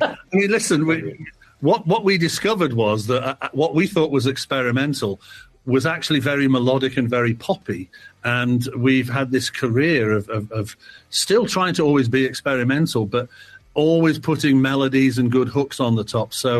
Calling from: North West England, United Kingdom; I'm at home and surprisingly looking out my window, it's sunny on Merseyside, which is a rarity this time of the year.

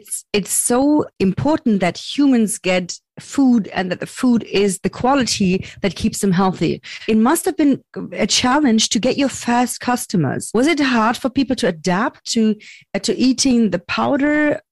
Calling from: Berlin, Germany; I'm calling from Berlin, Germany.

